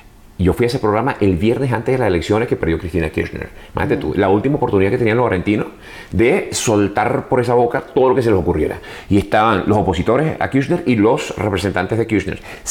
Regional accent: Venezuela; yo que vengo de Venezuela

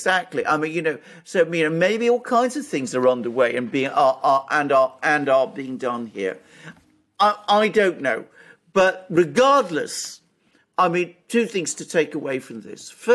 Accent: United Kingdom; I'm proudly British

